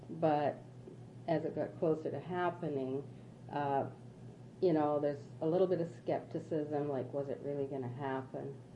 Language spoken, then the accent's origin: English; Surrey, British Columbia, Canada; also born or lived in Vancouver; Well, I was born in Vancouver General Hospital, and I've lived most of my life in Surrey. We moved to Surrey just before my third birthday, and except for my time at Trinity and a year in Abbotsford